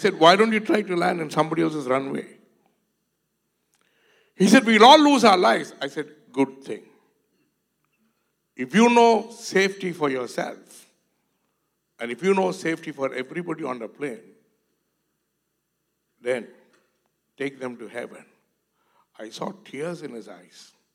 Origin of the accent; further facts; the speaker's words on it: India; I'm an Indian. So he started telling me about some cities in India where he just landed, took off.